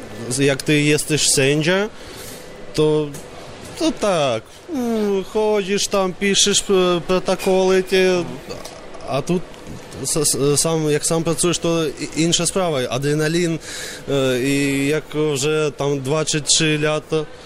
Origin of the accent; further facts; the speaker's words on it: Brest, Brest Region, Belarus; Polish is a second language; Jestem z Brześciu, Białorusi.